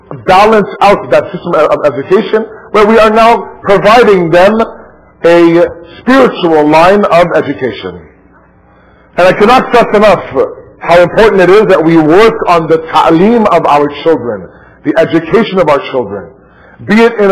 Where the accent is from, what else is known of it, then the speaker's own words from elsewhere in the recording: Canada; I know I'm Canadian, but what I'm speaking is English, inshallah.